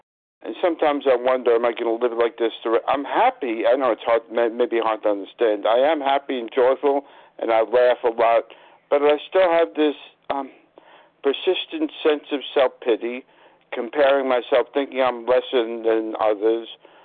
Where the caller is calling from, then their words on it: Astoria, New York, United States; from Astoria, New York.